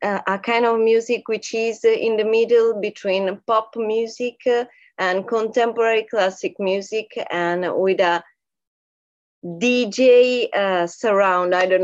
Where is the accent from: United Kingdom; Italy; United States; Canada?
Italy; Sicily; English is a second language; I'm from Sicily, Italy, specifically Sicily.